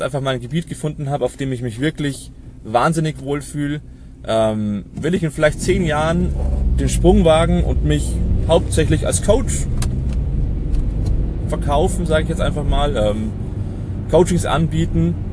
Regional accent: Munich, Bavaria, Germany; ich komme aus München, der nördlichsten Stadt Italiens. Bin 29 Jahre alt

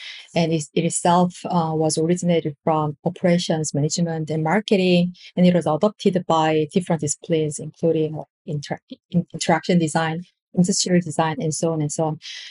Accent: South Korea; and I am originally from Korea.

